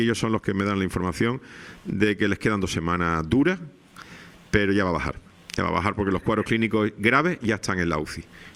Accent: Seville, Andalusia, Spain; born there; Yo nací en Sevilla, pero me siento muy canario cada día.

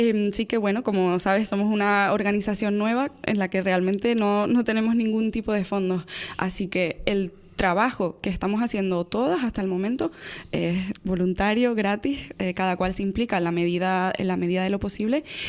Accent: Canary Islands, Spain; que están en contra de nuestra identidad como canarios

